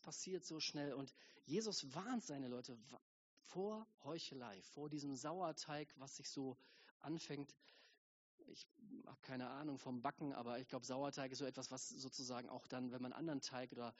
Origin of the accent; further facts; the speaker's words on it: Germany; Für uns als Europäer, erst recht als Deutsche, ist das irgendwie ein Problem